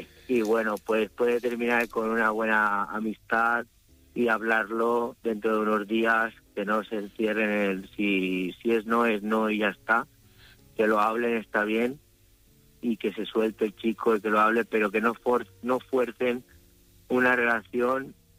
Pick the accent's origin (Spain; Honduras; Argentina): Spain; Puig, Valencian Community; de Valencia, de un pueblo que se llama Puig, y estoy ahora aparcado en Tarancón.